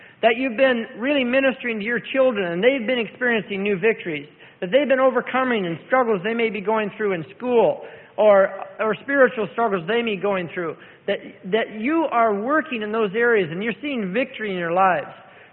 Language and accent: English; California, United States; now in Seattle, United States; I grew up in Southern California. I didn't know anything about Seattle